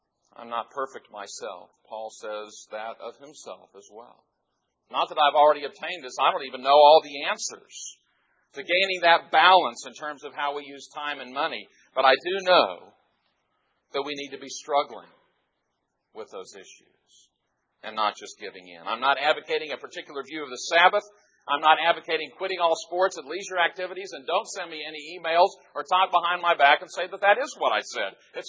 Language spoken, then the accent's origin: English; Texas, United States; When Texans go out of the state, everyone knows that we're from Texas. What better place to hail from?